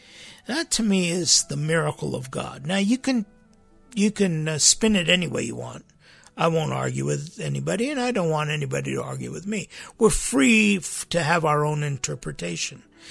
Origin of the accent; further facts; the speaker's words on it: United States; Growing up in America back in the 50s, 60s. I was born in the 50s, but really, literally grew up in the 1960s.